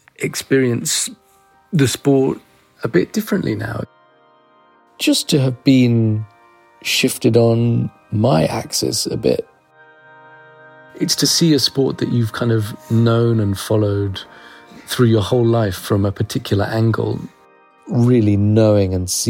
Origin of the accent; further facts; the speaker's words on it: London, United Kingdom; I'm English. I grew up in London, in English stadiums.